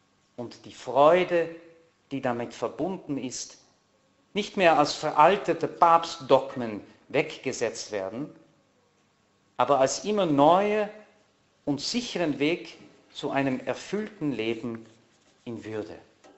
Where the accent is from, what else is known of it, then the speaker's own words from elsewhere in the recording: Netherlands; vergessen Sie nicht, ich bin Niederländer, ich bin aufgewachsen in den Niederlanden